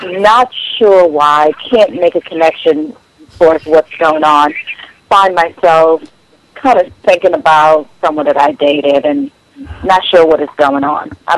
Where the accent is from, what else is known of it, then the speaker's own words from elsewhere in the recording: Virginia, United States; Virginia.